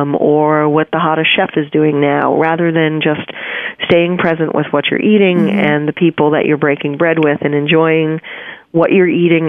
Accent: New York, United States; I'm a New Yorker. I was born and mm-hmm. raised here

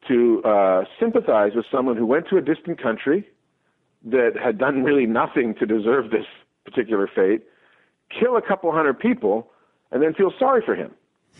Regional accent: Canada; also born or lived in Australia; I'm Canadian and Australian in my nationality, and as a non-American, which I think informs all my writing and all my reporting

